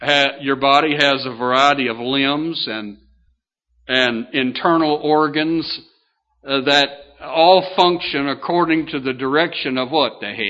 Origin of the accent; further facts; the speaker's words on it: Kentucky, United States; I'm from Kentucky, and we have some of the best thoroughbred horses in the world.